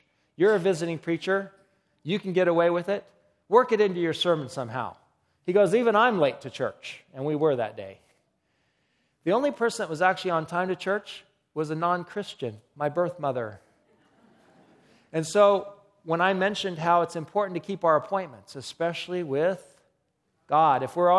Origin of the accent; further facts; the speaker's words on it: Colorado, United States; So I grew up in Colorado, beautiful state.